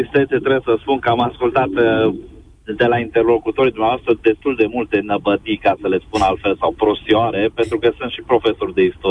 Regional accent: Cluj-Napoca, Cluj County, Romania; eu sunt de la Cluj, nici în Cluj lumea nu-și cunoaște

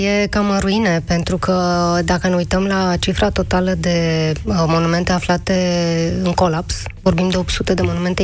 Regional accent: Arad, Arad County, Romania; eu sunt din Arad și eu, pe vremea când eram elevă, făceam foarte multe excursii la cetate cu școala.

